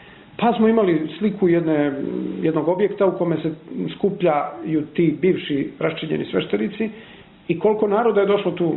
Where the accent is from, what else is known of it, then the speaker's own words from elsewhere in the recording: Montenegro; ja sam Crnogorac, ni meni nisu strani ti detalji